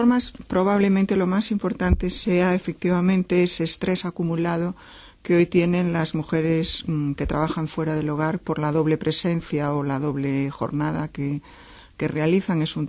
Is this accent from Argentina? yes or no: no; Galicia, Spain; Por ejemplo, yo pienso en Galicia, ¿no? Yo soy gallega